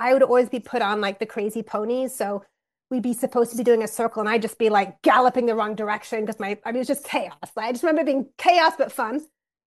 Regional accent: England, United Kingdom; my love of kind of cross country really traced back to the roots of growing up in England and galloping across the field.

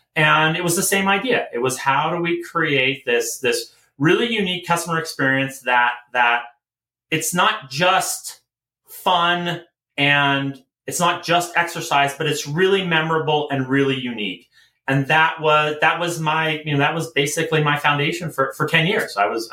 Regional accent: Canada; I'm Canadian

